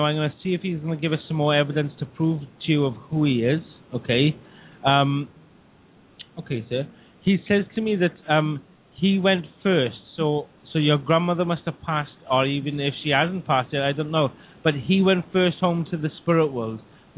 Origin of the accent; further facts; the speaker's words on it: Wales, United Kingdom; we're all from South Wales.